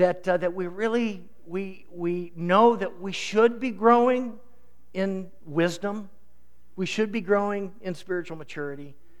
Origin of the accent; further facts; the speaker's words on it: Des Moines, Iowa, United States; I grew up watching cartoons on the Floppy Show in Des Moines when I was a kid.